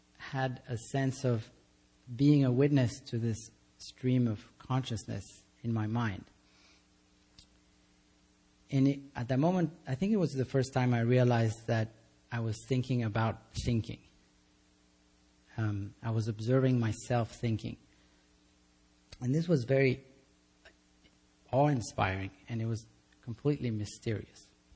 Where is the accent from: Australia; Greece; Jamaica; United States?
Greece; I grew up in Greece, and I remember one night I was staring out of the window of a car and I was daydreaming.